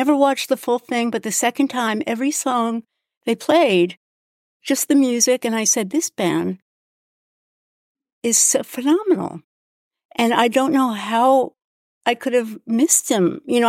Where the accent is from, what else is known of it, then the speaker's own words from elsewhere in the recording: New York, United States; I'm from New York, so I wasn't living in Omaha